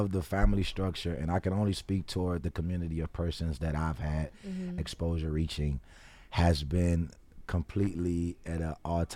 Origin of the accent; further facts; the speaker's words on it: Chicago, Illinois, United States; Listen, I'm from Chicago. I love … to the same degree.